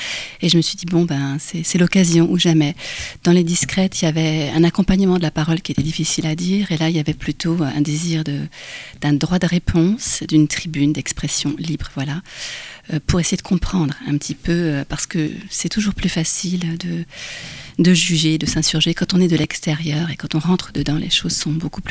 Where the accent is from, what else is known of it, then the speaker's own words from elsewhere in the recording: Rennes, Brittany, France; Alors, je suis originaire de Rennes et j'ai vécu plus d'une vingtaine d'années, effectivement, à l'ouest de Rennes. Il se trouve que je viens juste de déménager, mais bon, je sors de la campagne, voilà, profonde.